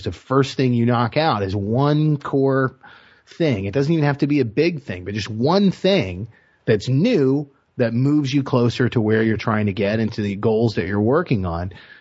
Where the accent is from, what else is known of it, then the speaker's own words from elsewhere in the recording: Miami, Florida, United States; now in Tampa, United States; I just moved up here to Tampa Bay from Miami. I'm born and raised in Miami.